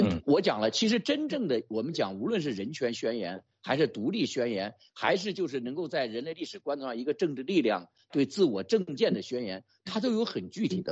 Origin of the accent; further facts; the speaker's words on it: China; 我们中国人有句话叫“智大才疏”